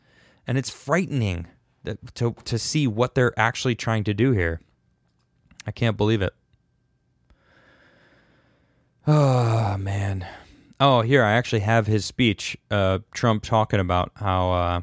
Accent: Chicago, Illinois, United States; I'm from Chicago, and the Bears, Green Bay Packers, long whatever rivalry.

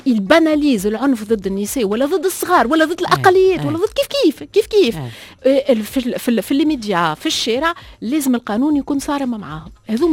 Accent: Tunisia; احنا مجتمع تونسي عنيف

